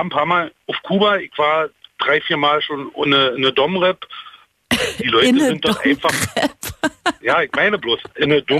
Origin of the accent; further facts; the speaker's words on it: North Rhine-Westphalia, Germany; now in Königs Wusterhausen, Germany; Ursprünglich komme ich aus dem Sauerland. Ja, und wohne seit 2007 in KW, ja.